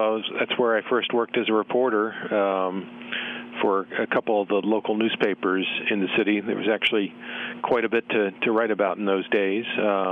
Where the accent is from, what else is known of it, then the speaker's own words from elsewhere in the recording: Alexandria, Virginia, United States; also born or lived in Washington, D.C.; Well, I kind of grew up all over, mostly in the Washington, D.C. area. I grew up in the town of Alexandria, which is across the Potomac from the Capitol